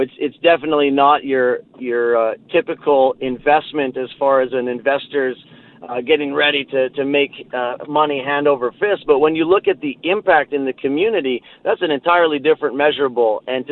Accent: Calgary, Alberta, Canada; when I was growing up in Calgary

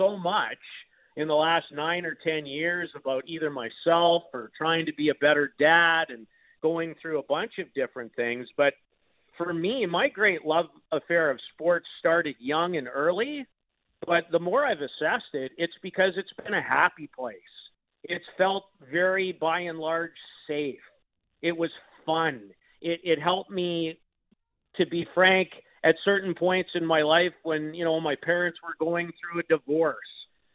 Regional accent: Saskatoon, Saskatchewan, Canada; growing up in Saskatoon

